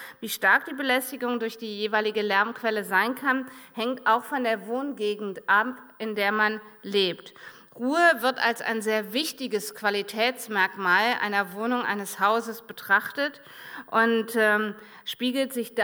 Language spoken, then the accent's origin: German; Cologne, North Rhine-Westphalia, Germany; aus meiner Heimatstadt Köln. Es ist doch immer schön, wie viele Rheinländer sich dann doch auch in München finden.